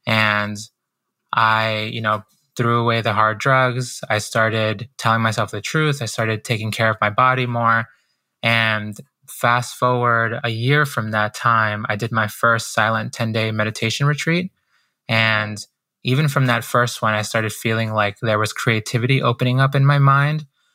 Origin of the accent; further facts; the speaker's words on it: Boston, Massachusetts, United States; also born or lived in Guayaquil, Ecuador; I was born in Guayaquil, Ecuador, so in South America. And my parents, they moved us to the United States. My mom, my dad, and my brother and I, we came here when I was about 4 years old. And we moved to Boston.